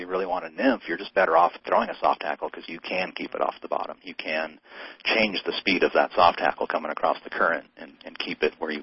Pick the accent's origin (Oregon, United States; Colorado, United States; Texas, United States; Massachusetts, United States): Oregon, United States; Portland; Shout out to Rip City, my hometown.